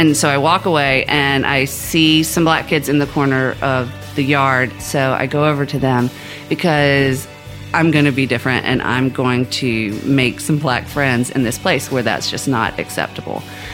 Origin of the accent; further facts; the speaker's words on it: Jacksonville, Florida, United States; I'm bummed out because I'm coming from Jacksonville, Florida, which to me is a huge metropolis.